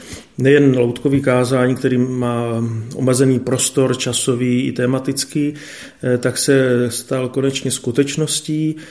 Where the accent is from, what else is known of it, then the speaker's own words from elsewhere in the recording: Brno, South Moravian Region, Czechia; Pocházím z Brna